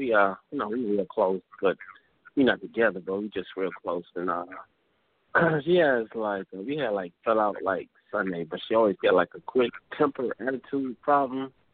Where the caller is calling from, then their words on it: Cleveland, Ohio, United States; Cleveland, Ohio.